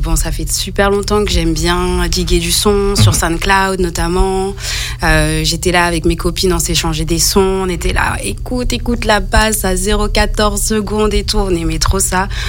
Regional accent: Paris, Île-de-France, France; je viens de Paris de base et je suis arrivée ici il y a 4 ans, un truc comme ça

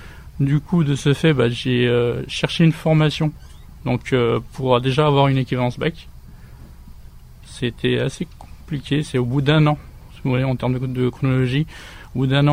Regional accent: Saint-Martin-d'Hères, Auvergne-Rhône-Alpes, France; Oui, je suis de Saint-Martin-d'Hères.

